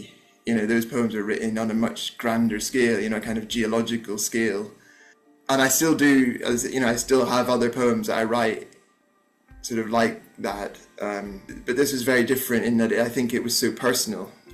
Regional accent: Northern Ireland, United Kingdom; growing up in Northern Ireland

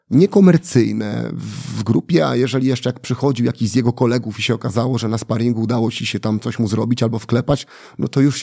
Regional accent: Warsaw, Masovian Voivodeship, Poland; Bo ja się wychowałem na Grochowie

